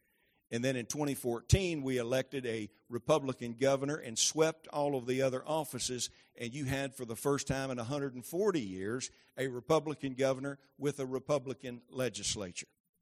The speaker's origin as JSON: {"language": "English", "town": "Maynard", "region": "Arkansas", "country": "United States", "said": "see, I'm originally from Maynard."}